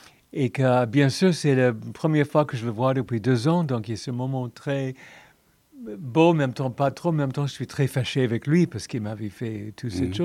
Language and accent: French; United States; French is a second language; parce que je suis américaine et aussi anglais